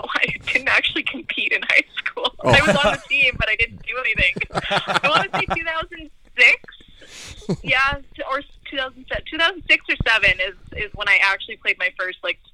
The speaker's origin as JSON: {"language": "English", "town": "Regina", "region": "Saskatchewan", "country": "Canada", "tie": "born or raised there", "lives_now": "Alberta, Canada", "said": "I grew up in Regina, and I moved out to Alberta. Man, it would have been in 2004."}